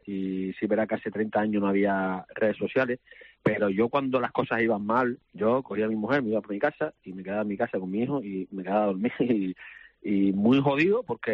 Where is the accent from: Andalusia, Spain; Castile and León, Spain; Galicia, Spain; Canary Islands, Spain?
Canary Islands, Spain; Las Palmas; Los que somos de Las Palmas lo seremos en cualquier estado y momento y situación.